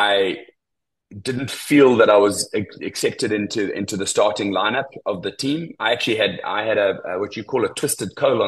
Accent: South Africa; As a South African public, we put quite a lot of pressure on the players and the representatives of the country.

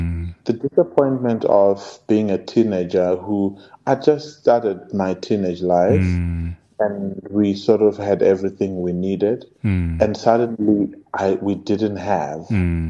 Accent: Harare, Zimbabwe; So I lived with mom, and then we came back to Harare, and from there, I grew up in Mashonaland, not in Matabeleland.

